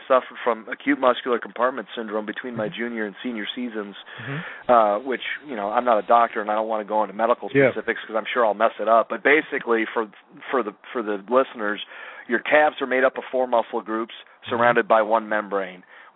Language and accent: English; Chicago, Illinois, United States; But just looking back on it, I grew up in Chicago.